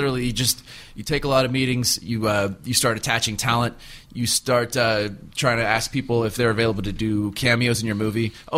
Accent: Palos Verdes, California, United States; like, me, like a kid growing up in Palos Verdes and what I saw on TV

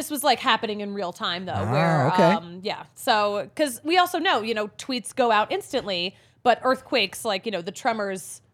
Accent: East Coast, United States; even though like, you know, we grew up on the East Coast. We don't have earthquakes out there.

